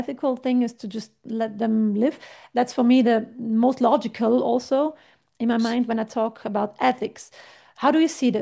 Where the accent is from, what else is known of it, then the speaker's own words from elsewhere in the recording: northern Italy, Italy; And I know and see in my hometown, it's northern part of Italy, there's no ocean around.